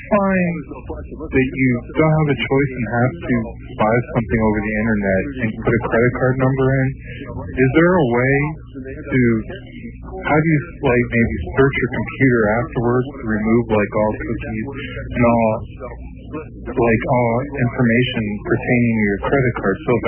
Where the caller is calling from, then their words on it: Downingtown, Pennsylvania, United States; from Downingtown.